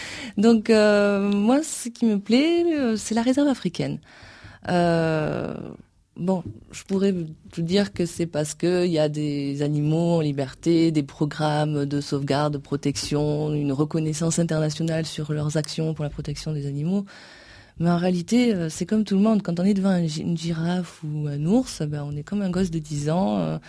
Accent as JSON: {"language": "French", "region": "Nouvelle-Aquitaine", "country": "France", "said": "Je suis basque, donc pour moi, c'est quand même Biarritz qui est mon coup de cœur."}